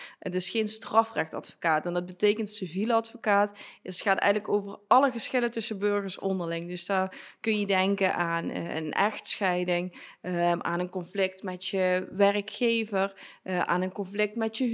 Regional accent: IJssel, Netherlands; En ik ben opgegroeid in IJssel, een dorpje, zeg maar, als je hier een beetje doorkijkt, dan zie je het liggen, zeg maar, ligt achter die heuvels. En daar ben ik opgegroeid.

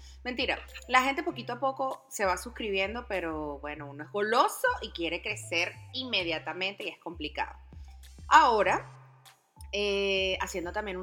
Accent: Venezuela; moved away; normalmente lo escribo … vez de ser … como de repente lo hacía en mi país, Venezuela. Tengo 7 años viviendo en este maravilloso país que se volvió mi hogar

